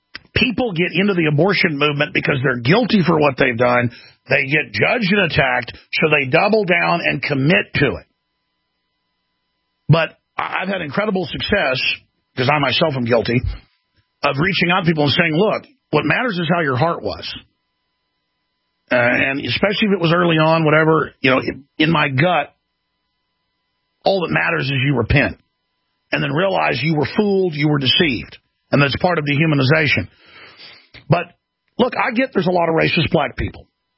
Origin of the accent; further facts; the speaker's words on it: Dallas, Texas, United States; But I grew up in Dallas, Texas.